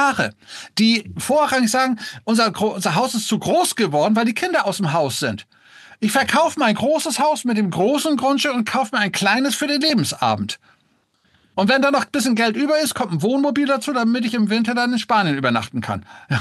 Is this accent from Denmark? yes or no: yes; Denmark; born there; ich bin gebürtiger Däne